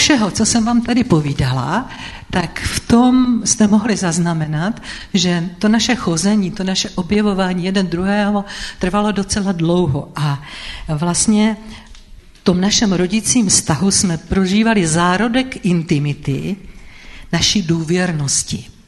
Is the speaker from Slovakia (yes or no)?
yes; Slovakia; a už jste tady slyšeli, že pocházíme ze Slovenska a příští rok budeme slavit 40 let našeho manželství. Máme dohromady 124 let.